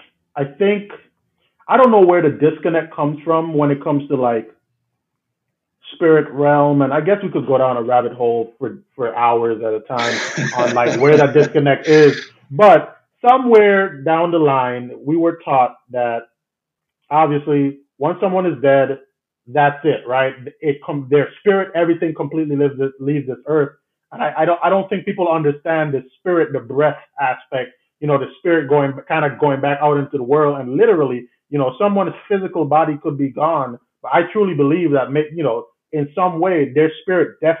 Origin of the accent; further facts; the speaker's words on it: U.S. Virgin Islands; growing up in the Virgin Islands, there was this, and Tim Duncan was our hero.